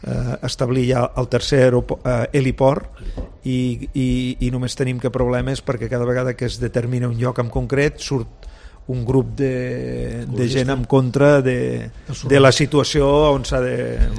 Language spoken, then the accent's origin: Catalan; Andorra; sóc andorrà